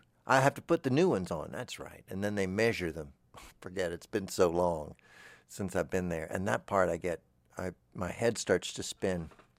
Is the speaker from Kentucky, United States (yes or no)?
yes; Owensboro, Kentucky, United States; oh, I'm from Owensboro.